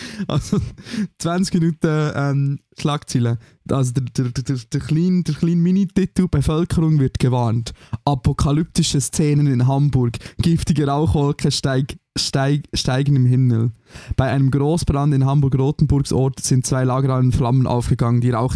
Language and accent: German; Switzerland; now in Germany; Voll, ich als Schweizer dachte, ja, fuck, ich muss die J-Tabletten holen.